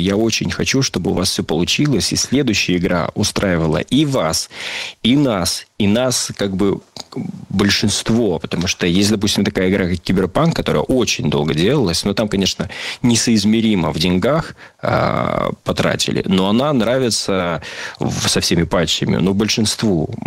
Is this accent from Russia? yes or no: no; Northern Kazakhstan, Kazakhstan; Я из Северного Казахстана.